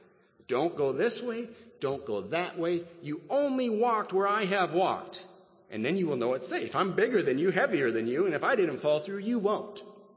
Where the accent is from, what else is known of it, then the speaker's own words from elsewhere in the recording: Wisconsin, United States; Growing up in Wisconsin, in the winter time, of course, it gets dark very early in the evening